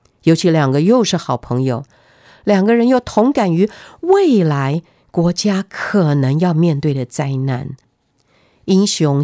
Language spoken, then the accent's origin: Chinese; China; 我们中国人常说啊，男儿是有泪不轻弹